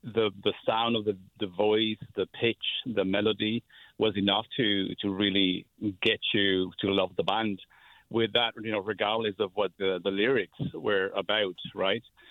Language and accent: English; Ecuador; English is a second language; So I am originally from Ecuador, and I grew up without speaking any English.